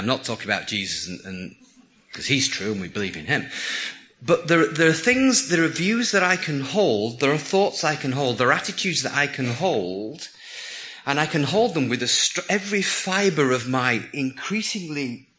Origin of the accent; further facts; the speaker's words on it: England, United Kingdom; Now that's because I'm English, which is a great problem in many ways.